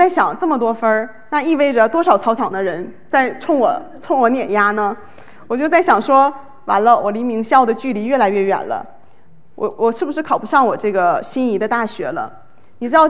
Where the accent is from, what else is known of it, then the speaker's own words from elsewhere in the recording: China; 你知道在对于我们从中国来的这个学生来说，高考是我们人生非常非常重要的转折点